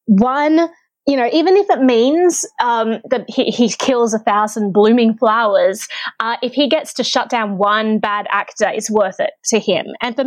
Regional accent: Australia; I was like, okay, as an Australian, I could live in New Zealand

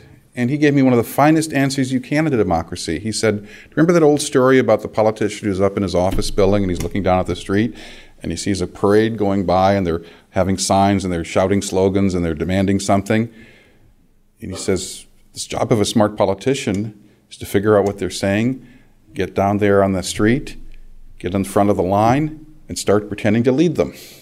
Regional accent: California, United States; I grew up in California, as Ed did.

